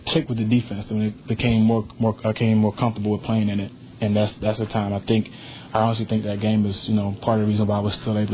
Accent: Leesville, South Carolina, United States; Leesville, South Carolina is my original hometown.

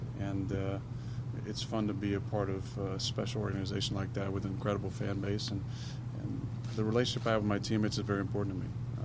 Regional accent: West Coast, United States; now in Green Bay, United States; I'm obviously from the West Coast and have spent 8 great years here

